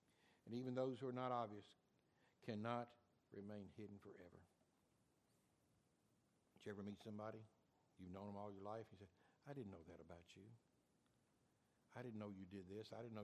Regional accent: Kentucky, United States; But I'm from Eastern Kentucky.

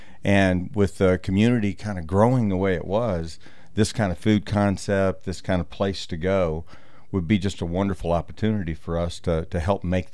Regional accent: Pensacola, Florida, United States; Yeah, so we've been here for about a year and a half, a little over. And I actually grew up in Pensacola.

